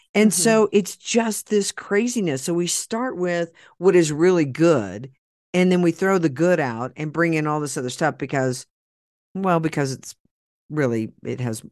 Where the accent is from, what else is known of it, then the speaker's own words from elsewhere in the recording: Oklahoma, United States; I love it because I'm from Oklahoma and we do talk like that.